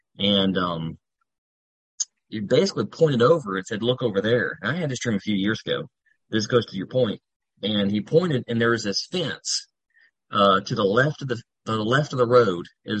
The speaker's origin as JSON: {"language": "English", "town": "Maceo", "region": "Kentucky", "country": "United States", "tie": "born or raised there", "said": "And I was at my house where I grew up in Maceo."}